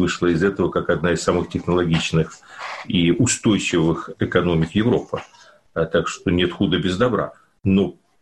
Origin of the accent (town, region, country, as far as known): Ukraine; born or raised there